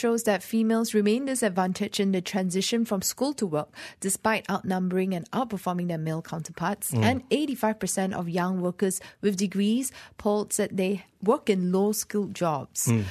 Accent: Penang, Malaysia; I'm from Penang

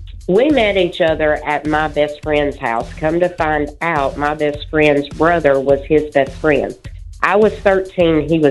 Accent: Asheville, North Carolina, United States; Even though me and my husband didn't go to the same school because he's from West Virginia and I'm from Asheville.

